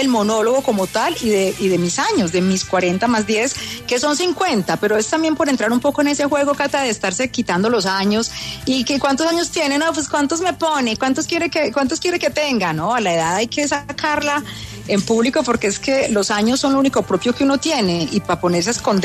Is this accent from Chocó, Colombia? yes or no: no; Antioquia, Colombia; siendo muy paisa, muy colombiana, y que a nosotras las colombianas nos enseñan primero a desfilar que a caminar.